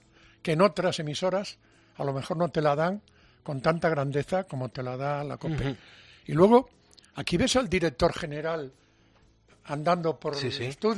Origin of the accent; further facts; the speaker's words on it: Galicia, Spain; He conseguido los sueños que tenía cuando estaba de chaval en Galicia.